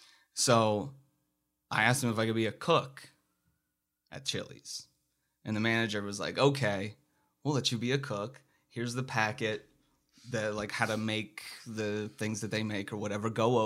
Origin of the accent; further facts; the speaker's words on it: Altoona, Pennsylvania, United States; So we moved close to a city. I mean, I came from Altoona, Pennsylvania.